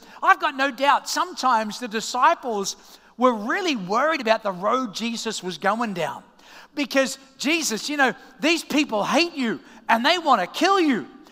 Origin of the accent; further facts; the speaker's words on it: Australia; now in United States; everyone was still getting used to my accent, and I was still trying to get used to phrases that maybe you would say in Australia that don't make as much sense as you do, as it would maybe in the United States.